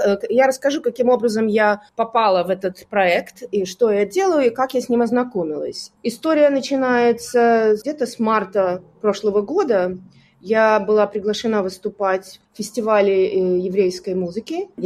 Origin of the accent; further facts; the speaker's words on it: Odesa, Odesa Oblast, Ukraine; moved away; все, кто приехали, да, в 94-93 году, я приехала с Украины. Мы пережили, в общем-то, довольно серьезную травму. И как иммигранты приехали сюда не по своей воле, а по нужде, скажем так, да, невозможно было находиться там, в Одессе